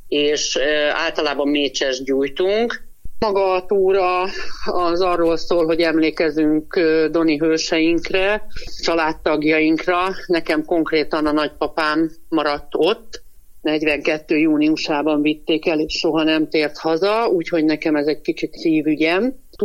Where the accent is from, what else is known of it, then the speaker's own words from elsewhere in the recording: Alap, Fejér, Hungary; Én alapról származom, alapközségbe érkezett vissza a Donkanyarból ismerős